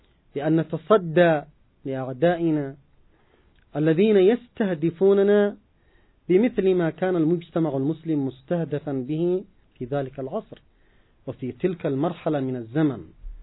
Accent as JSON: {"language": "Arabic", "country": "Yemen", "said": "نحن كشعب يمني"}